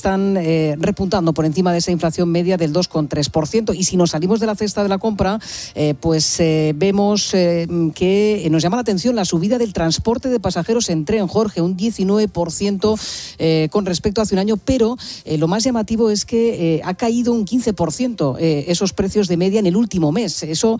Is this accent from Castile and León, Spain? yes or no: no; Jumilla, Region of Murcia, Spain; que yo soy de Jumilla y lo sé